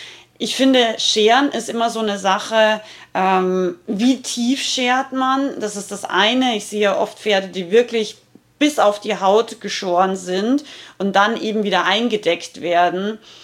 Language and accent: German; Rauris, Salzburg, Austria; versteht man, glaube ich, als Ausländer kein Wort, weil ich richtig harten Dialekt rede. Ich komme aus dem Pinzgau, aus Rauris, und also aus dem Gebirge in Salzburg.